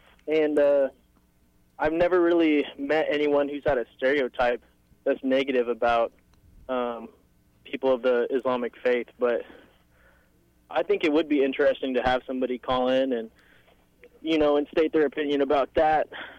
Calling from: Overland Park, Kansas, United States; I'm calling in from Overland Park.

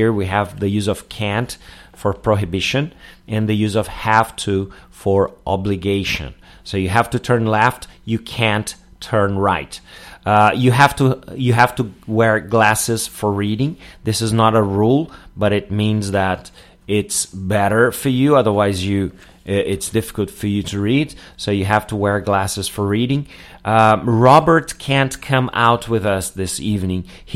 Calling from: Porto Alegre, Rio Grande do Sul, Brazil; English is a second language

